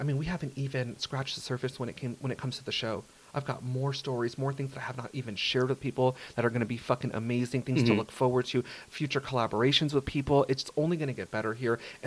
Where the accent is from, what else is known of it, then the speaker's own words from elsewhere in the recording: Simi Valley, California, United States; also born or lived in Pacoima; I mean, that's where I grew up. I mean, I was raised in Simi, but my heart was, I mean, I'm from the Valley.